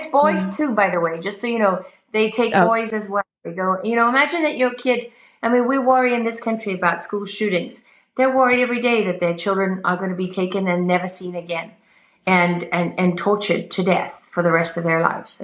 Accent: South Africa; born there; I'm an African. I was born in South Africa. Now, people don't like me to say that because I'm white. And oh, no, you're not allowed to say that as a white person. But my mother and father were born in South Africa

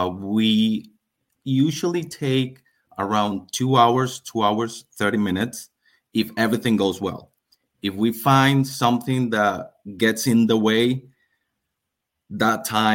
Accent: Venezuela; first language Spanish; English is a second language; moved away as an adult; now in United States; Yes, I'm from Venezuela, and I speak Spanish.

